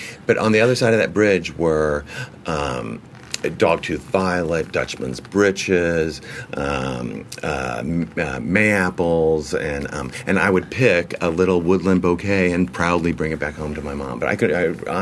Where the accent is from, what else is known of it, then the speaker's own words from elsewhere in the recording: Indianapolis, Indiana, United States; now in New York, United States; No, actually, I'm a Hoosier. I was born and bred in Indianapolis, Indiana.